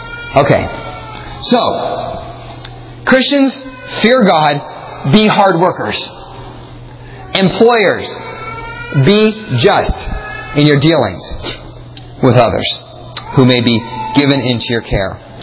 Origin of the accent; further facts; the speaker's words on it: Pennsylvania, United States; And again, I was growing up in Pennsylvania. I was a hardcore Yankee.